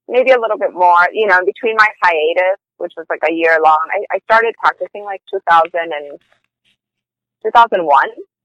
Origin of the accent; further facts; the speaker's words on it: Miami, Florida, United States; also born or lived in Peru; I'm originally Peruvian, but I've grown up for, you know, the last 30 years of my life in Miami.